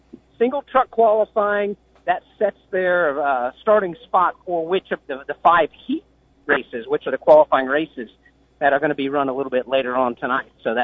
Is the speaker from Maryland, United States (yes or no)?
no; Indiana, United States; I'm from Indiana originally